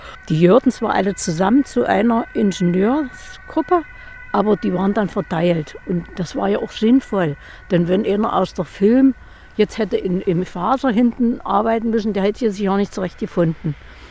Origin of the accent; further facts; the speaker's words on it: Wolfen, Saxony-Anhalt, Germany; ich bin aus Wolfen und ich wohne schon seit meiner Geburt hier und das ist jetzt schon 84 Jahre her. Und ich wohne auch ganz dicht an der Föhnfabrik.